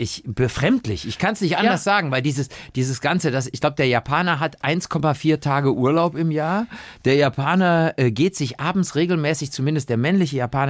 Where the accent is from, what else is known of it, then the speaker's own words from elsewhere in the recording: Cologne, North Rhine-Westphalia, Germany; meine Heimatstadt Köln